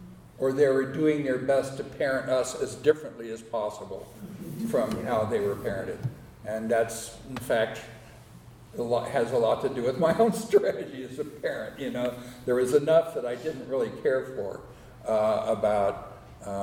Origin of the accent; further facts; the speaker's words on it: Los Angeles, California, United States; born there; I was born in Los Angeles, California, early in 1946, right after my dad got back from fighting in the South Pacific.